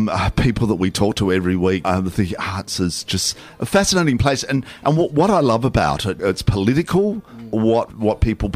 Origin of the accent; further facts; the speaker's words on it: Adelaide, South Australia, Australia; my best friend that I grew up with back in Adelaide